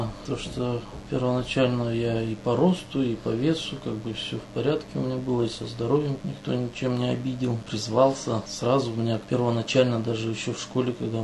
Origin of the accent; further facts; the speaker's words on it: Almaty, Kazakhstan; now in Russia; Родился я в Республике Казахстан на юге, в Алмате. Рос там до 1995 года.